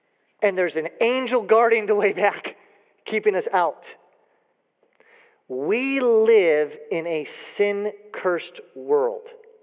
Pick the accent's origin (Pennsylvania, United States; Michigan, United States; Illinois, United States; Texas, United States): Illinois, United States; when I was a child growing up outside of Chicago